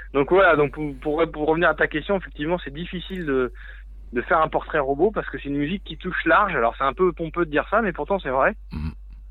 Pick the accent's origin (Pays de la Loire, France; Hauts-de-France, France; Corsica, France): Pays de la Loire, France; Nantes; Alors moi je suis nantais.